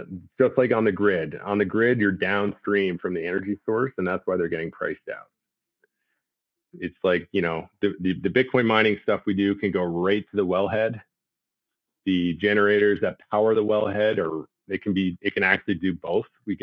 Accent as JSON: {"language": "English", "country": "Canada", "said": "Now, because I'm Canadian-based, I'm Canadian and sitting in Calgary"}